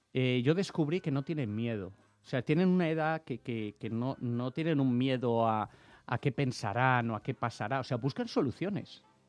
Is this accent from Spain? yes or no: yes; Valencian Community, Spain; Yo soy valenciano y al valenciano lo hablo muy, muy mal.